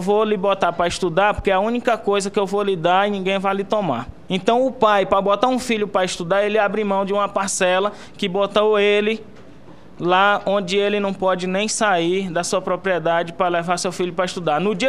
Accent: Tocantins, Brazil; lá da minha terra, lá de Tocantins

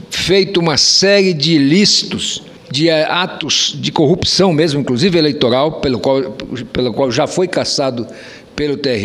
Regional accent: Amazon, Brazil; eu sou daqueles, como amazônida

